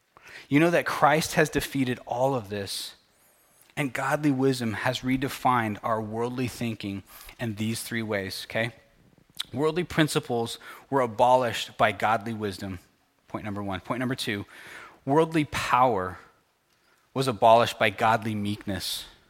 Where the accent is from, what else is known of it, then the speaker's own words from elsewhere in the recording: California, United States; I grew up in California, so guess who my favorite college football team was?